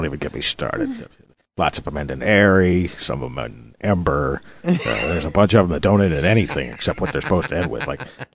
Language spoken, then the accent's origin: English; Los Angeles, California, United States; You know, we're from California. It's LA, right?